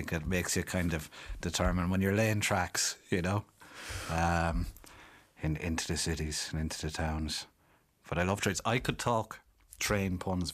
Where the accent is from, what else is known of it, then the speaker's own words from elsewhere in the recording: Limerick, Munster, Ireland; In Limerick City.